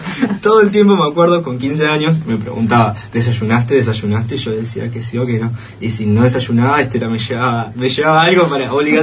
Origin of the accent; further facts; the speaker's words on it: Trevelin, Chubut, Argentina; Y bueno, yo soy de acá, de Trevelin.